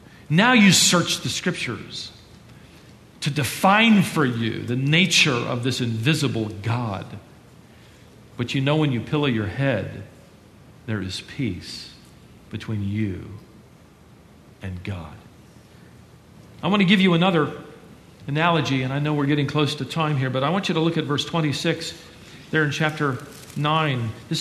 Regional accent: England, United Kingdom; In fact, we as English people use it.

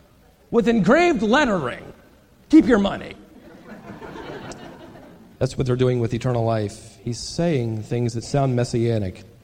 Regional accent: Virginia, United States; also born or lived in Dallas, Texas; That's when my wife and I lived in Dallas, Texas. Before that, I was raised in Virginia, so I was called a Virginian.

